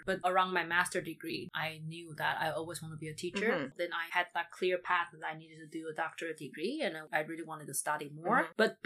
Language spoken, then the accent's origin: English; Taiwan; And then growing up in Taiwan, the system I grew up